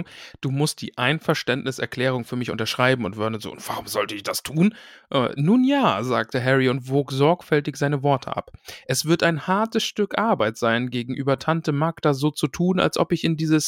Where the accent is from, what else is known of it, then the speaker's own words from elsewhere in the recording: eastern Germany, Germany; ich bin aus dem Osten und da ist es so, da hat man quasi Nachbarn auch Tante genannt.